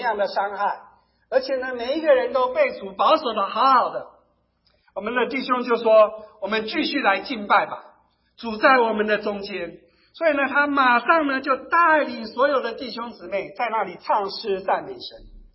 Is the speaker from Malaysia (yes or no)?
no; Taiwan; 当我们在台湾长大的时候